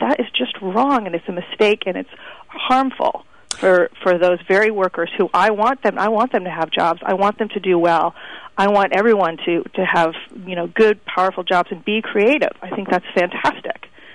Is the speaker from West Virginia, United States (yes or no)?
no; Philadelphia, Pennsylvania, United States; born there; I was born in Philly. My dad lives there.